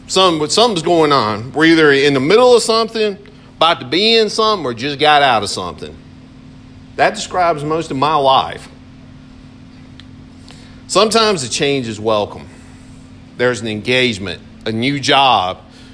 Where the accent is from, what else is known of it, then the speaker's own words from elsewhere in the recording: Ware Shoals, South Carolina, United States; When I grew up on Lee Street down in Ware Shoals, and that was the thing.